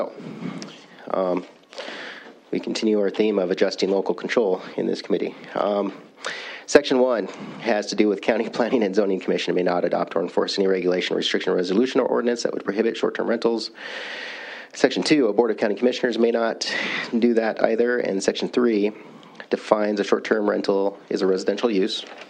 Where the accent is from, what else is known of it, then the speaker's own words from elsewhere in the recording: Great Falls, Montana, United States; from Great Falls, Senator, Senate District 13.